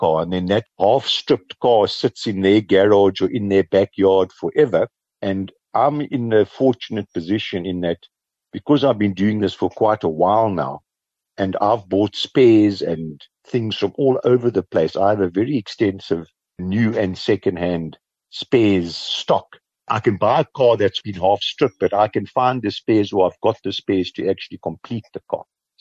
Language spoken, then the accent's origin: English; Kimberley, Northern Cape, South Africa; I grew up in Kimberley. My dad worked for De Beers his whole life.